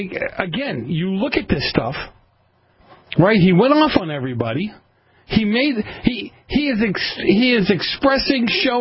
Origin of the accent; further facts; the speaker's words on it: Boston, Massachusetts, United States; Growing up in Boston and some of the areas I grew up